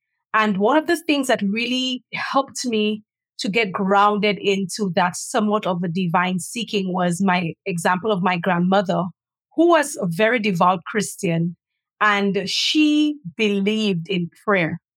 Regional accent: St. Lucia; also born or lived in Trinidad / Philippines; I grew up in St. Lucia, born and raised, and I am also a citizen of Barbados. I did live in Trinidad, studied and lived in Trinidad for 8 years Then I migrated to the Philippines for 3

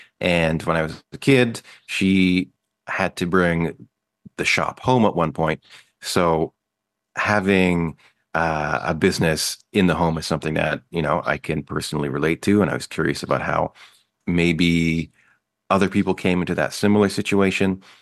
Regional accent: Lac La Biche, Alberta, Canada; Lac La Biche, Alberta.

